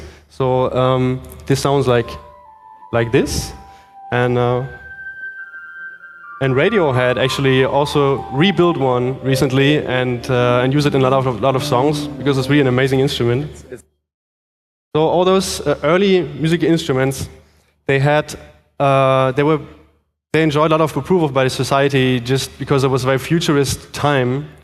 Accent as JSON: {"language": "English", "region": "southern Germany", "country": "Germany", "also_born_or_lived": "Quebec", "second_language": "English", "moved": "as an adult", "lives_now": "Hong Kong", "said": "I'm from Southern Germany. I studied in what you just said in Quebec, music technology, and right now I'm running a little music tech startup company in Hong Kong as the CTO"}